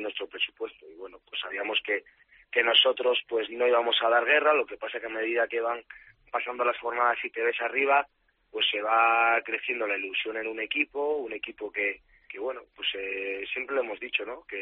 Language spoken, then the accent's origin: Spanish; León, Castile and León, Spain; a finales de semana pues me iré a León, que ya tengo ganas de ir a mi tierra.